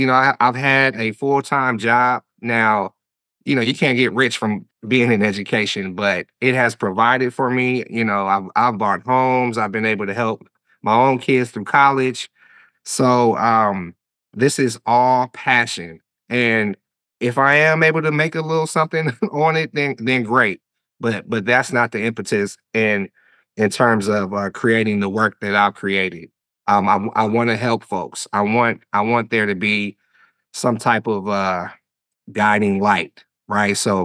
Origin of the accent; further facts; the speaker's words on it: Oakland, California, United States; I'm from East Oakland and, you know, born and raised, you know, in the Bay Area.